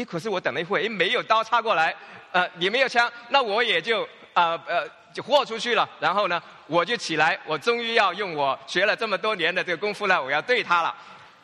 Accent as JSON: {"language": "Chinese", "country": "Hong Kong", "lives_now": "Los Angeles, United States", "said": "因为我们是香港人嘛，始终也算"}